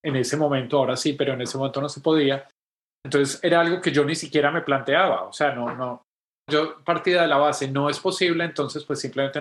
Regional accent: Colombia; moved away as an adult; Yo nací en Colombia y viví en Colombia hasta que tenía 29 años, 30 años.

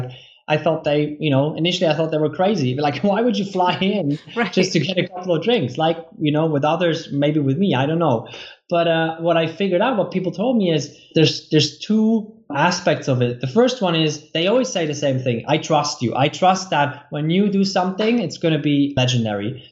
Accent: Switzerland; now in Poland; Yeah, I'm right now in Poland. I spend a lot of time here. We have a place here. And then I'm originally Swiss. So my company is also based in Switzerland.

